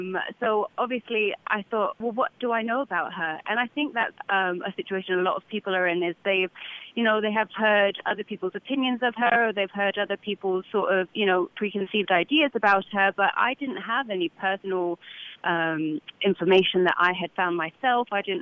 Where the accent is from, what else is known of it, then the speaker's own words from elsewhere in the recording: New England, United States; accent: New England; because I speak as an American in a New England style accent